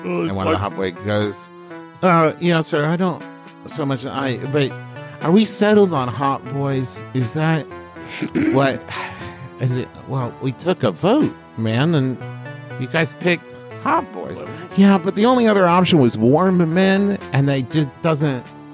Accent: Nebraska, United States; I'm from Nebraska, man.

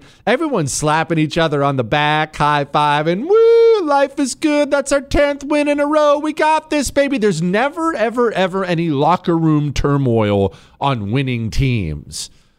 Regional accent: Charlotte, North Carolina, United States; I'm from Charlotte.

